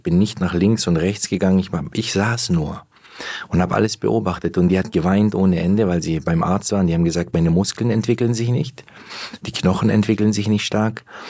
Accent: Antakya, Hatay, Turkey; also born or lived in Aalen; ich bin geboren in Aalen 1976. Mit ein Jahr und ein paar Monaten haben mich meine Eltern nach Antakya, in dem Erdbebengebiet heute, Hatay, da haben sie mich zu meinen Großeltern gebracht.

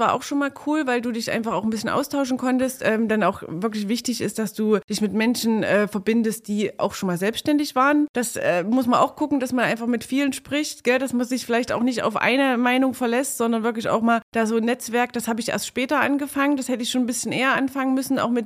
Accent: Neustadt an der Orla, Thuringia, Germany; ich komme aus Neustadt-Orla und bin da groß geworden, das ist meine Heimatstadt, war aber zwischendurch auch schon lange Jahre auch mal richtig weit weg. Ich habe dann erst in Jena studiert und dann bin ich nach München gegangen viele Jahre, habe in München gearbeitet.

